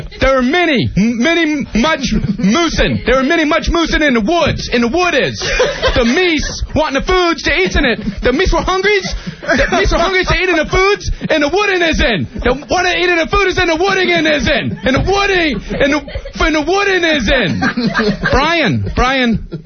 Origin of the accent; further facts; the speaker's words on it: Miami, Florida, United States; and I grew up in Miami, Florida. They had farm stores down there, which is the same kind of thing.